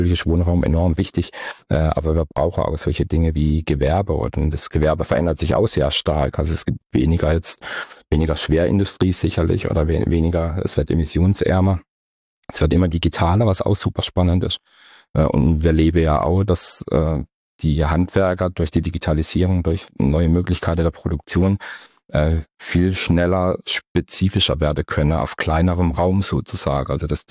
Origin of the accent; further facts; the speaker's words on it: Baden-Württemberg, Germany; Ihr hört so an meinem Slang. Also ich komme tatsächlich hier aus der Gegend. Ich bin in der Ortenau geboren und wohne auch da. Ich habe in Biberach an der Riss Architektur studiert und an der ETH in Zürich dann Stadtplanung nochmal.